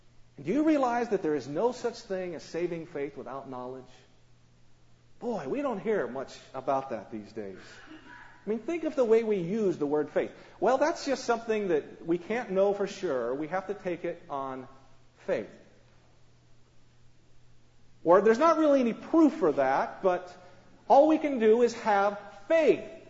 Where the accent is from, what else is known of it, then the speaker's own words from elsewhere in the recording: Colorado, United States; You know, when I was first learning to mountain climb, growing up in Colorado